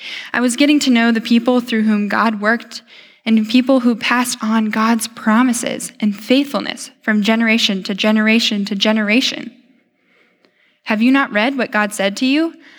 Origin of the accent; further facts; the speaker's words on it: Iowa, United States; I'm from Iowa, after all.